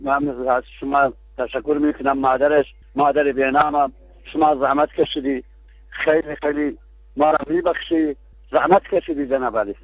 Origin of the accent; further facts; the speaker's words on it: Iran; بله دیگه، ما ایرانی هستیم دیگه